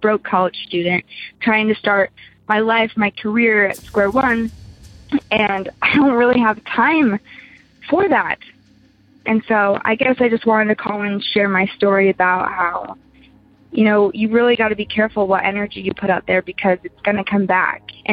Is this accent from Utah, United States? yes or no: yes; Utah, United States; And my dad, you know, growing up in Utah, you'd think we'd be religious, but we're actually not.